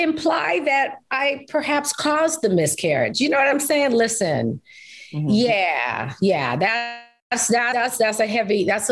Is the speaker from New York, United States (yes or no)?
yes; New York, United States; I'm from New York. Okay. So let me know where I stand with you.